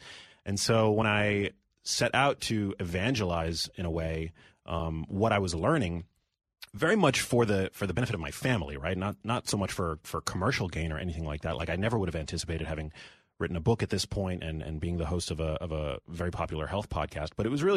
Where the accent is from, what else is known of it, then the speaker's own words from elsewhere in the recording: New York City, New York, United States; So I'm born and raised in New York City.